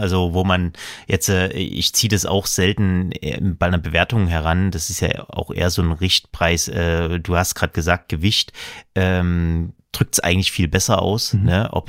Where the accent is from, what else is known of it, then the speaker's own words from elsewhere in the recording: Saxony, Germany; Ich bin Sachse